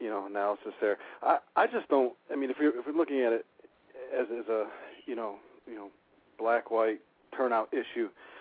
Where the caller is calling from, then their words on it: Georgia, United States; Hey, guys. … from Georgia.